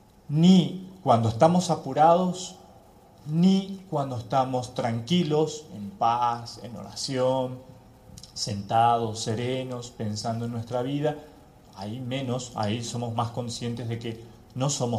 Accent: Paraguay; also born or lived in Uruguay; Santa Cruz, desde hace 4 meses, van a ser 4 meses que llegué. Soy paraguayo, viví muchos años en Uruguay, es prácticamente donde hice la mitad de mis estudios

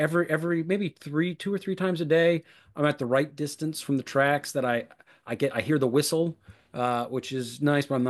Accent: Jacksonville, Florida, United States; also born or lived in Tampa; I'm from Florida. I was actually born in Tampa. I grew up in Jacksonville, and then I spent a lot of time outside of the state.

